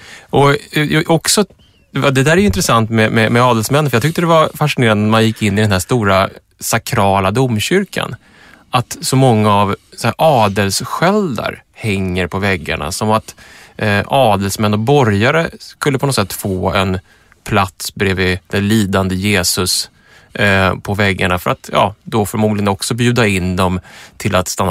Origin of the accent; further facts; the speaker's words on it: Linköping, Östergötland, Sweden; När jag växte upp i Linköping på 80-talet